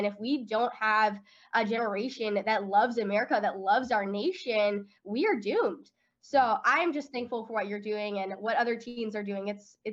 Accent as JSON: {"language": "English", "town": "Nashville", "region": "Tennessee", "country": "United States", "also_born_or_lived": "Lynchburg, Virginia", "said": "Yeah, so I am from Nashville, Tennessee, Nash Vegas. I was born in Lynchburg, Virginia. My dad went to seminary at Liberty University, but we moved here several years ago to Nashville, and we love it."}